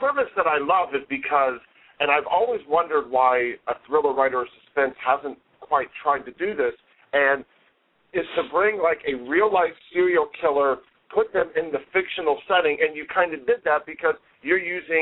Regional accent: Columbus, Ohio, United States; a little tidbit that a lot of people don't know is that I'm from Columbus, Ohio.

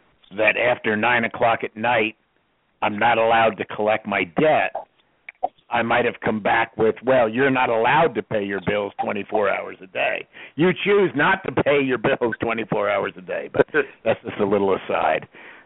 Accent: Evansville, Indiana, United States; moved away; good enough to go see my hometown after not being there for 50 years. So in 2011, I visited Enzensville, Indiana

